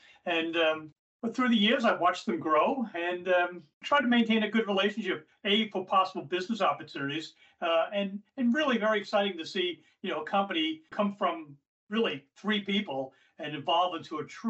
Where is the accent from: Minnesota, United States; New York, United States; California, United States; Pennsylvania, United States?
New York, United States; now in Weston, United States; I'm a native New Yorker. I was raised on Long Island. I currently live in Weston, New Jersey, close to Princeton, for almost the past 30 years.